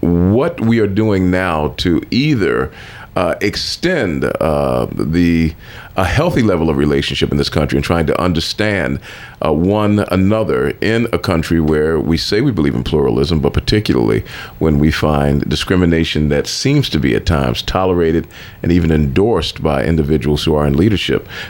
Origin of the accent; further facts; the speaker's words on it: Philadelphia, Pennsylvania, United States; But I know I'm a Christian from Philadelphia, Pennsylvania, and the way I practice Christianity is completely different